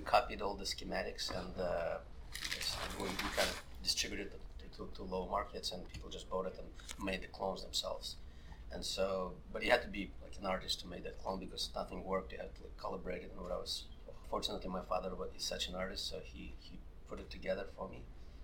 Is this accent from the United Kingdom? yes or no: no; Ukraine; English is a second language; So I was probably 9 or 10, and I'm from Ukraine, so in Ukraine, to own something like IBM-compatible computer in 89 or 90 was not something that you can afford.